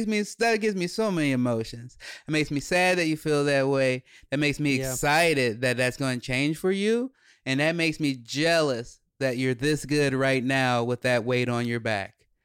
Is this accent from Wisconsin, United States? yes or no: no; Chicago, Illinois, United States; especially because we grew up in Chicago, she was like, well, I can't afford to do these things, but I can take you to the museum on the free day.